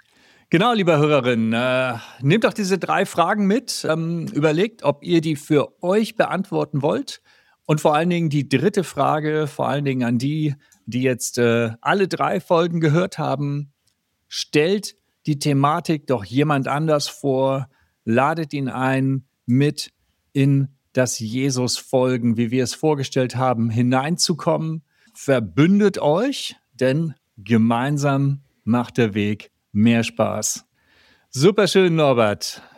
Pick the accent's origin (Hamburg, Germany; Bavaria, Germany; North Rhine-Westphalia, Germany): Hamburg, Germany; aus Hamburg